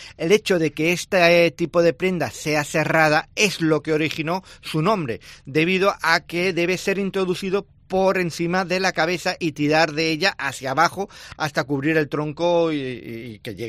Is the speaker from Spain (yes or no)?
yes; Catalonia, Spain; Sí, los que somos catalanes, pero que también de esto decimos carnet, ¿no?